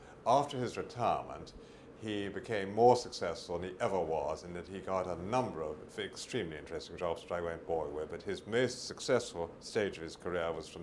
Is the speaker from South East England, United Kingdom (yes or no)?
yes; Woldingham, South East England, United Kingdom; born there; I was born on the 15th of February, 1929. I was born in Surrey, and I was christened at Tandridge. The village I was born in was Woldingham, Surrey.